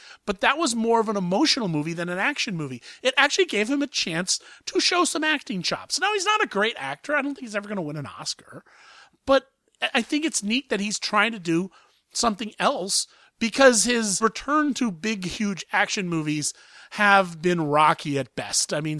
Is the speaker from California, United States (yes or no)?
no; Columbus, Ohio, United States; this is opening in Columbus, Ohio, my hometown.